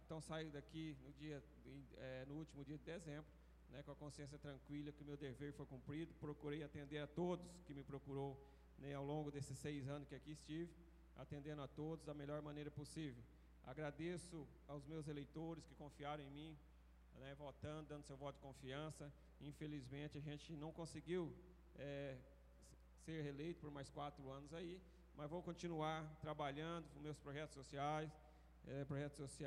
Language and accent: Portuguese; Naviraí, Mato Grosso do Sul, Brazil; porque eu sou de Naviraí, aqui não pretendo sair dessa cidade